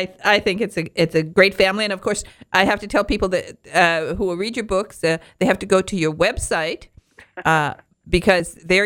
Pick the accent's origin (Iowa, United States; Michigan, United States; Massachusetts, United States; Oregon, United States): Michigan, United States; You know, I come from the Upper Peninsula of Michigan. And, of course, there we have a 100-year-old farm.